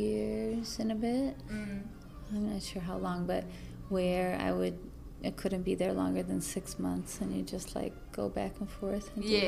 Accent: Joliet, Illinois, United States; moved away as an adult; now in Toronto, Canada; I grew up in Illinois.

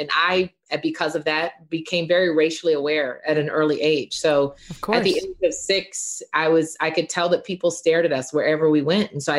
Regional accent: Atlanta, Georgia, United States; also born or lived in Miami; So I always have to say I'm from Atlanta because there are few folks in Atlanta that are actually from Atlanta still because we're not as provincial as we used to be. But I grew up in Atlanta and Miami.

